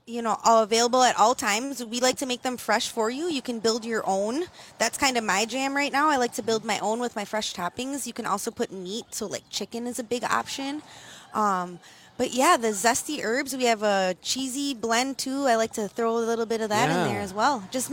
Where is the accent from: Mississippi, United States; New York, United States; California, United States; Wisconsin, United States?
Wisconsin, United States; Appleton; I'm from the Appleton area. I live right by the airport there.